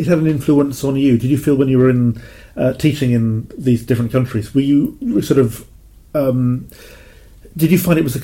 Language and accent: English; Wales, United Kingdom; Even I'm Welsh myself. I can speak a little bit of Welsh, but yeah, I should have taken it more.